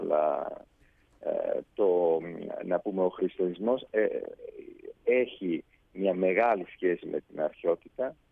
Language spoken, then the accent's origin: Greek; Acquaviva delle Fonti, Apulia, Italy; η πόλη μου δεν είναι Μπάρι, είναι 20 χιλιόμετρα από το Μπάρι, είναι 20.000 ατόμων, είναι μια μικρή πόλη.